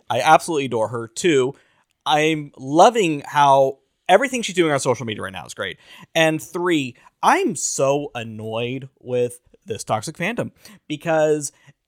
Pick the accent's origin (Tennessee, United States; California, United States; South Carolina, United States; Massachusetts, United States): California, United States; I grew up in the fucking rural bumfuck California, and I still don't get it.